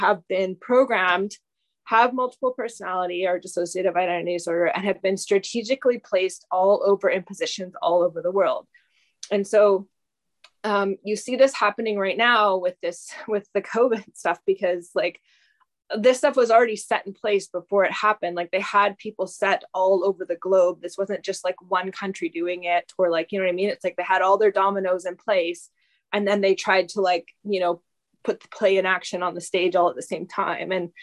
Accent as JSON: {"language": "English", "country": "Canada", "said": "I mean, I'm from Canada."}